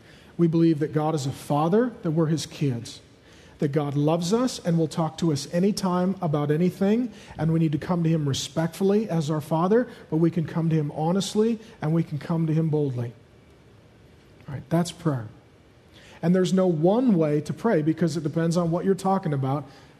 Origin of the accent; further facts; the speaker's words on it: Seattle, Washington, United States; And that was me. I grew up here. I grew up in Seattle. I didn't know Jesus till I was 19.